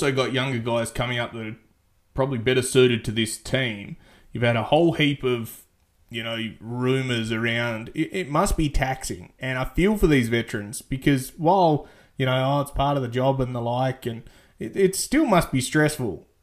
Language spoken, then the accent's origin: English; Australia; he's an Australian and I'm an Australian, so that makes us best friends.